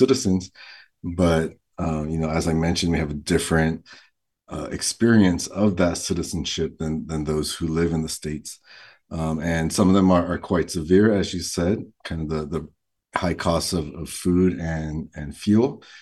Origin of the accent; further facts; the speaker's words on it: Guam; the experience growing up on Guam and, you know, living in the islands in general